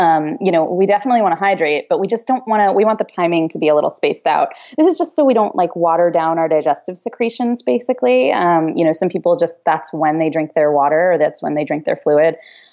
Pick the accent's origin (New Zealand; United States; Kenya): United States; East Coast; moved away as an adult; I grew up on the East Coast where it was definitely cold winters. And I left as soon as I could, you know, mostly because of the weather.